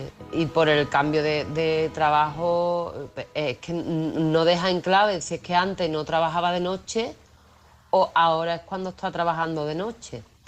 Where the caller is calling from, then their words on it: Seville, Andalusia, Spain; de Sevilla.